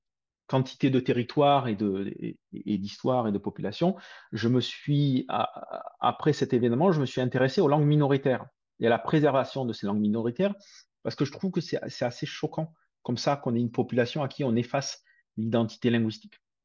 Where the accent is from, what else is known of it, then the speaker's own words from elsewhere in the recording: Occitanie, France; Et moi, j'ai envie de dire que je suis occitan